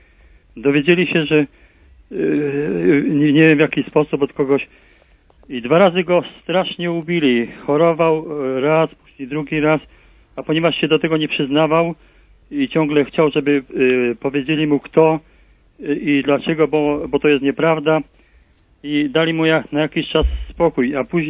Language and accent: Polish; Racibórz, Silesian Voivodeship, Poland; z Raciborza.